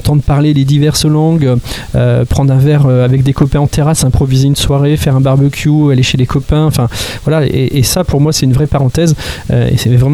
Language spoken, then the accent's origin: French; Bayeux, Normandy, France; moi, je suis bayeuxocasse et bayeuxin, puisque je suis né à Bayeux, j'ai grandi à Bayeux, j'ai fait une grande partie de mes études à Bayeux. Je travaille à Bayeux, j'habite à Bayeux.